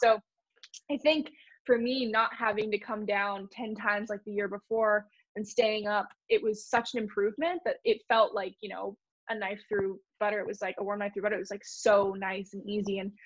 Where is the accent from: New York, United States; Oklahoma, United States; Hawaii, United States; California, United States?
Hawaii, United States; Maui; it was really cool because I came from Maui, you know, only downwinding.